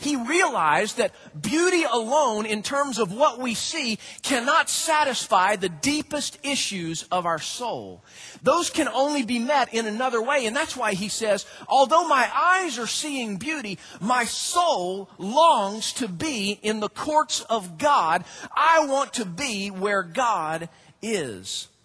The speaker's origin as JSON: {"language": "English", "region": "Georgia", "country": "United States", "said": "They're expecting me to say Georgia. And, you know, I'm from Georgia, as everyone should be."}